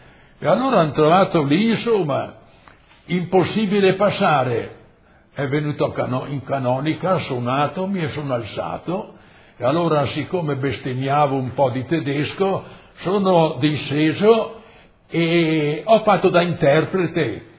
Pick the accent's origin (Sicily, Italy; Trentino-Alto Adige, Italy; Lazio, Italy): Trentino-Alto Adige, Italy; Sover; born there; sono nato a Monte Sover, comune di Sover, in Val di Sembra, il 14 agosto 1910.